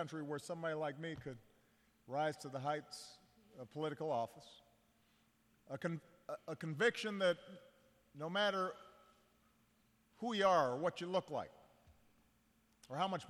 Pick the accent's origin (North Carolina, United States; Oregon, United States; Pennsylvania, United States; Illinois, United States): Illinois, United States; Chicago; Billy Hite from my hometown of Chicago, from UA.